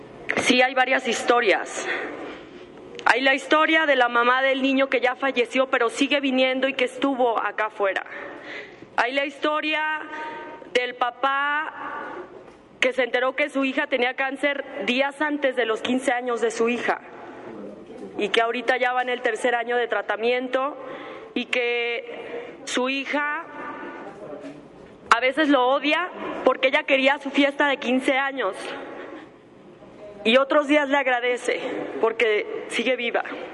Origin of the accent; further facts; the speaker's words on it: Mexico; porque todos somos mexicanos.